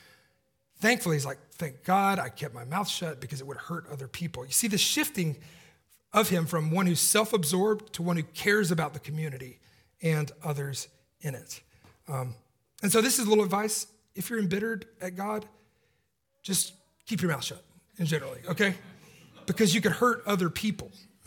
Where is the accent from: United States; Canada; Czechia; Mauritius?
United States; Atlanta, Georgia; Miss Winners was the name of the chicken place in where I grew up in Atlanta.